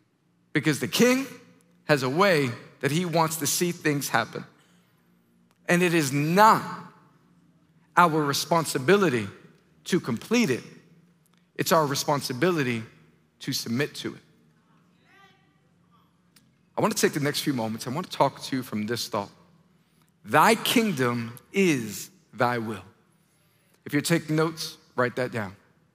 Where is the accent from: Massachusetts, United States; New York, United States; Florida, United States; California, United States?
New York, United States; I'm from New York, and I have a beautiful wife, two children, and I love Jesus.